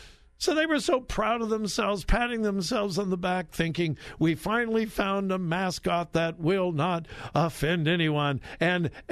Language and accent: English; California, United States; I grew up in Southern California looking at the Trojan.